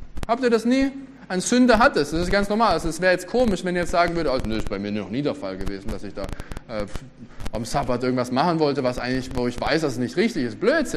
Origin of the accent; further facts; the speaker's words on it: Baden-Württemberg, Germany; Und ich bin ja auch ein Schwabe und Schwaben denken vielleicht manchmal auch anders